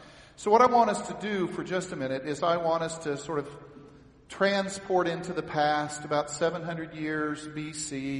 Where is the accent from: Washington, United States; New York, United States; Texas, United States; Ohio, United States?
Texas, United States; Now see, I'm from Texas. And so the idea of securing borders has special meaning to me.